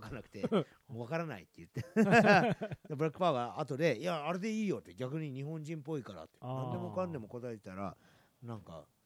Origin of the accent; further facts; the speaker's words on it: Mexico; そう、僕メキシコで育ったというか、メキシコのプロレスは絶対こうロープは握ってるんですよね